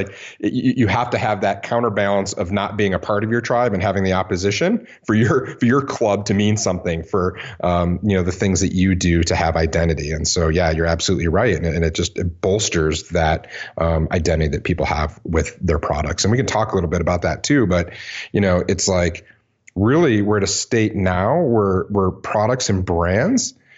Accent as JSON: {"language": "English", "region": "Midwest", "country": "United States", "said": "I'm originally from the Midwest and love to spend my summers in Michigan on the water"}